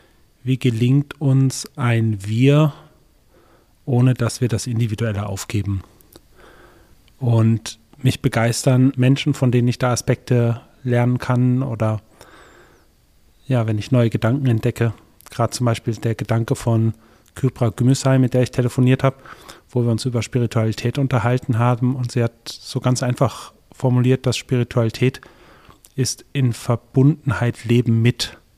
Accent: North Rhine-Westphalia, Germany; born there; Ich bin im Ruhrgebiet geboren

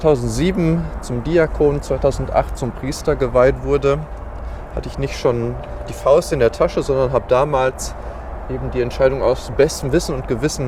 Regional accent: Dortmund, North Rhine-Westphalia, Germany; born there; ich bin 41 Jahre alt, gebürtiger Dortmunder. Eben seit dem 1. Oktober hier in Gladbeck als Pfarrer im Probedienst tätig.

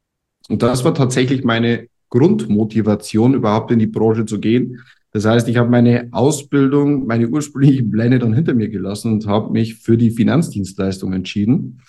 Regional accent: Regensburg, Bavaria, Germany; Ich komme tatsächlich aus Bayern, Region Regensburg, relativ ländlich.

